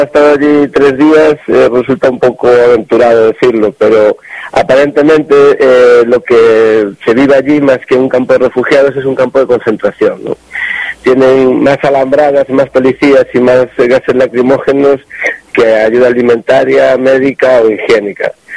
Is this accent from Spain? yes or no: yes; Galicia, Spain; Entonces, como buen gallego, igual que te digo una cosa, te digo la otra.